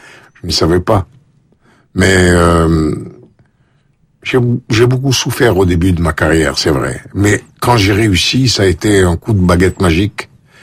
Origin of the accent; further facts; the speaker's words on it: Algeria; Moi, je suis d'Algérie, mais colonisé. Enfin, mes ancêtres colonisés par l'Empire ottoman.